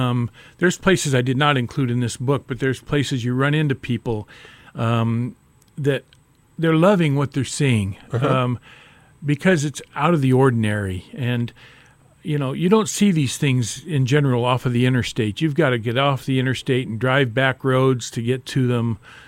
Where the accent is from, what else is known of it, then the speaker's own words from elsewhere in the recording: Lexington, United States; and about John and Jessica's great work here in Lexington, because my hometown.